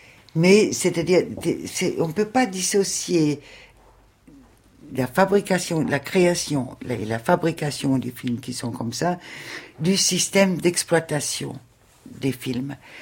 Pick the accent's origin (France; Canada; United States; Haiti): France; Mais en tant que Français, c'était un tout petit peu, compliqué.